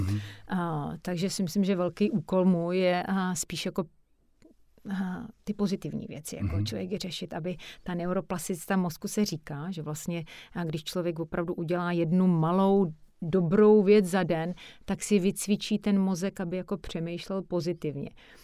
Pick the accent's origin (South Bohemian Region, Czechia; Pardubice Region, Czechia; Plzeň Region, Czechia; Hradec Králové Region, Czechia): Pardubice Region, Czechia; Pardubice; ale jsem do Pardubice mi jezdila vždycky hrozně ráda, tam mám i sestřenici a do dneška vlastně tam jezdíme, takže to je moje rodné město.